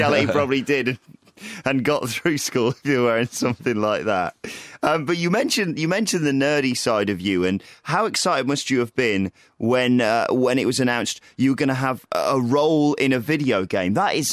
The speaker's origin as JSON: {"language": "English", "region": "England", "country": "United Kingdom", "said": "Because that is something that for me as an English person especially, dancing on camera is not a thing I'd like to be doing."}